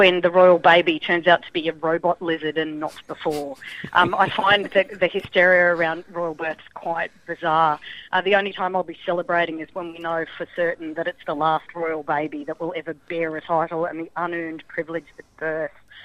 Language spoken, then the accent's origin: English; Australia; there are things that we stand for as Australian society that are inarguable